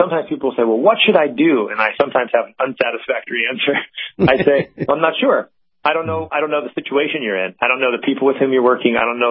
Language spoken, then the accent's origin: English; United States; I'll talk to my European friends. I'm like, don't worry, it's okay, I'm American.